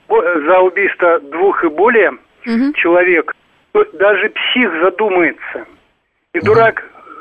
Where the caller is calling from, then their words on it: Diveyevo, Nizhny Novgorod Oblast, Russia; из Дивеева.